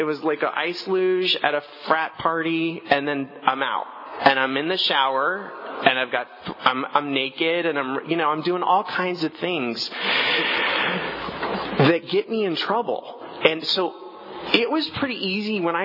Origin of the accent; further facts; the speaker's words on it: Los Angeles, California, United States; also born or lived in Tulare; I went to high school in Tulare, but I grew up in Los Angeles, and I moved here